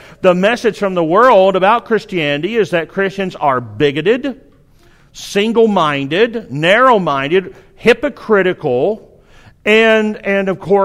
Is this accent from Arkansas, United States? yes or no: yes; Arkansas, United States; accent: southern; People ask me, well, what part of Texas are you from? Well, I'm not far from Texas. I grew up in Arkansas, just up the road. But this kid picked up on my accent